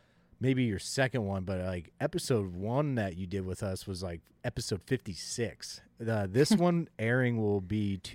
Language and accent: English; Pennsylvania, United States; I have to be ready not only for my home state of you know, PA of climbing the mountains